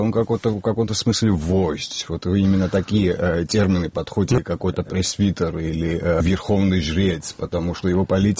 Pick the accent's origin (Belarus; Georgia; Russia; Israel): Georgia; я как грузин буду о грузинах говорить.